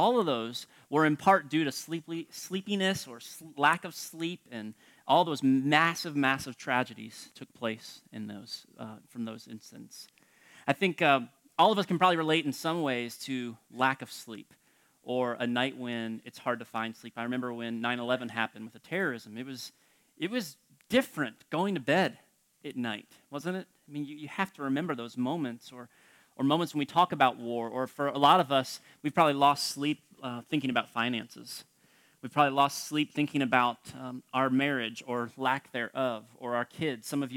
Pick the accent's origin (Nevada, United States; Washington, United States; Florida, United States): Florida, United States; I'm from South Florida, and so I don't really know how to camp a whole lot